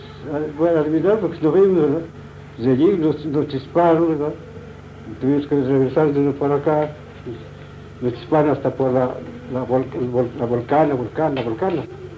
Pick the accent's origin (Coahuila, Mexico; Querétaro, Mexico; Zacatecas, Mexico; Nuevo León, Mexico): Coahuila, Mexico; vine a tomar con los carabineros de Coahuila aquí en mi tierra